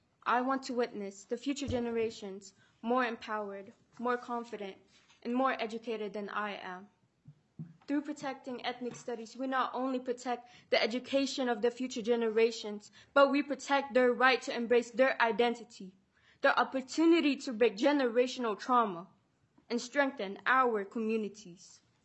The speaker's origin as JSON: {"language": "English", "town": "Saint Paul", "region": "Minnesota", "country": "United States", "said": "I am a student from St. Paul."}